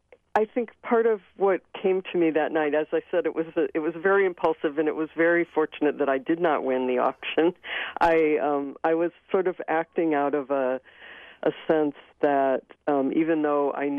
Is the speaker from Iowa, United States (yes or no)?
yes; Iowa, United States; These days, I think Wisconsin is a state that has more diverse agriculture probably than my home state of Iowa.